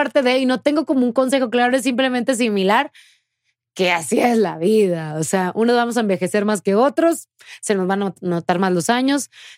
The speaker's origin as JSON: {"language": "Spanish", "region": "Tamaulipas", "country": "Mexico", "moved": "as an adult", "said": "Yo no, yo lo viví apenas me fui de Tamaulipas. O sea, hace 7 años"}